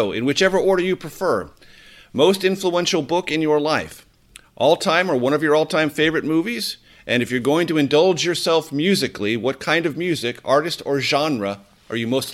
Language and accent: English; San Diego, California, United States; as someone growing up in San Diego, California.